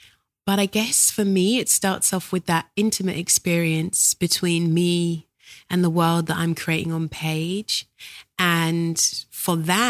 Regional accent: London, United Kingdom; born there; I was born in South London. I was born in the last 3 months of the 60s. So September 69.

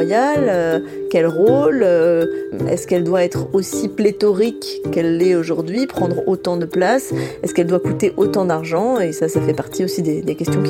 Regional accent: France; moi je pense qu'en tant que Française

